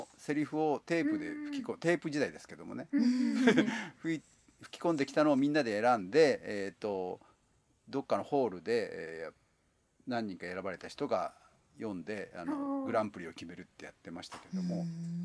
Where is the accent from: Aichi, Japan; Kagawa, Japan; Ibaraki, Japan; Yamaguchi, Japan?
Yamaguchi, Japan; 私ね山口出身なんですけど、